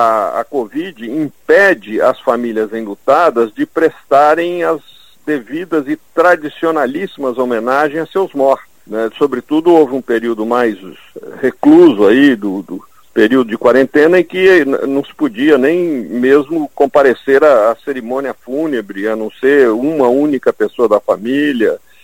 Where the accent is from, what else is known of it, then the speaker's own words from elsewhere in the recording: Belo Horizonte, Minas Gerais, Brazil; num personagem que eu conheci na minha adolescência em Belo Horizonte, de onde eu sou